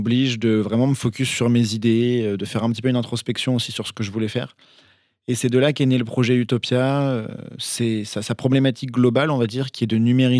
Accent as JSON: {"language": "French", "town": "Blois", "region": "Centre-Val de Loire", "country": "France", "tie": "born or raised there", "said": "Je suis né à Blois où j'ai fait toute ma scolarité et c'est pour mes études supérieures que j'ai quitté la ville tout simplement. Je suis allé à Bordeaux 3 ans"}